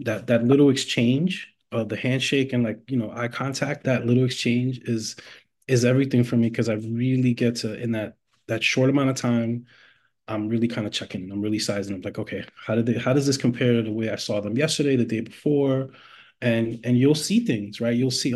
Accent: New York, United States; growing up in New York, first generation, grew up low income and all that.

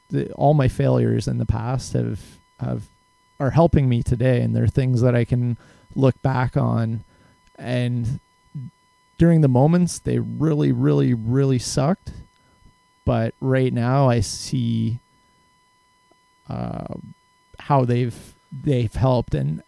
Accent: Brantford, Ontario, Canada; born there; I was born in Brantford.

